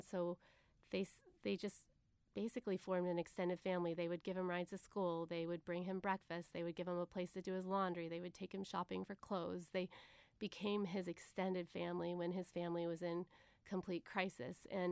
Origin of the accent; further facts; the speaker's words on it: Indiana, United States; So I grew up in Indiana.